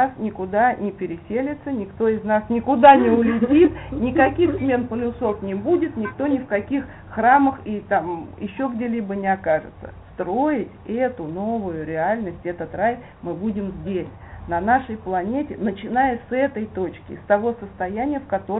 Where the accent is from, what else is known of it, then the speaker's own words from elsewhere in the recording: Tula, Tula Oblast, Russia; also born or lived in Moscow; я родилась в Москве, но прожила здесь буквально полтора или два года своего самого раннего младенчества, а начиная с 2 лет я живу в Туле.